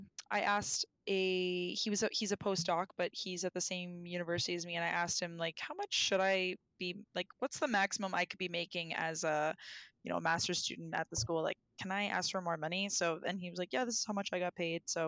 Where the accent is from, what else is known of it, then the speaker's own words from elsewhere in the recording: Canada; I don't think I had any application fees being a Canadian and paying for applying to master's schools or master's programs.